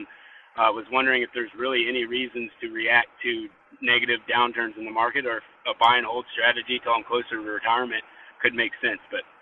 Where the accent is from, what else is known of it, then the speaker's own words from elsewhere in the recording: Nashville, Tennessee, United States; I'm from Nashville, Tennessee.